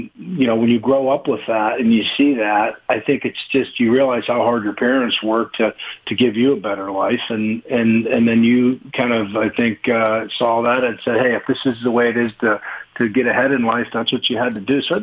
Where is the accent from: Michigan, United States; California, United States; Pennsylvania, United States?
Pennsylvania, United States; Beaver County; there was all kinds of urban legends and things growing up in Beaver County